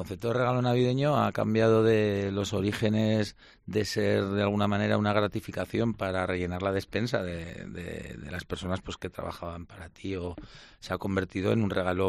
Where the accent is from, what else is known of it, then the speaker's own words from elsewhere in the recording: Spain; los españoles todavía somos muy, muy de tocar.